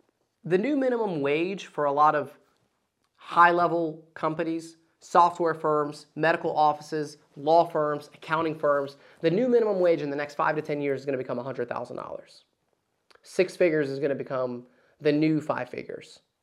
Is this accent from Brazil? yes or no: no; Dalton, Georgia, United States; That's why when I grew up in Dalton, Georgia, on Fifth Avenue, all the apartments that were around us would have 10 to 15 Mexicans stuffed in there